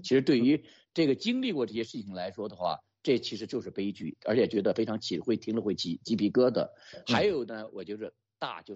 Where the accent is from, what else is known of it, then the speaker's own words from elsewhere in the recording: China; 我们中国人有句话叫“智大才疏”